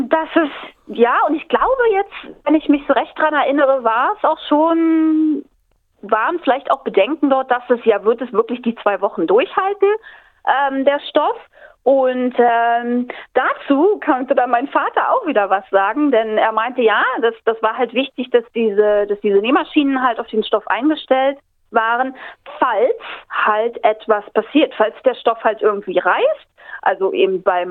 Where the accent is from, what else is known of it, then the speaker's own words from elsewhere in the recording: Berlin, Germany; Ich bin auch gebürtige Berlinerin